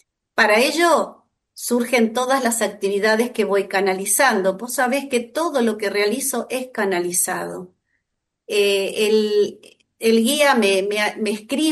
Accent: Argentina; ¿Qué hago aquí en Argentina? ¿Por qué nací esta vez en Argentina? Y yo decía, estoy acá como anclada, que no puedo salir de mi país.

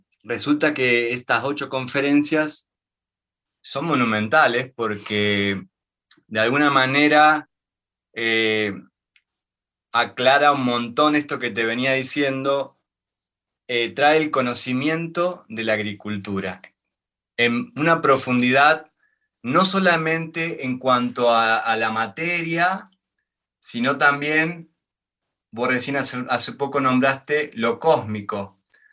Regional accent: Córdoba, Argentina; Yo nací en Córdoba y me desarrollé en un colegio agrotécnico. Su nombre es San José Artesano.

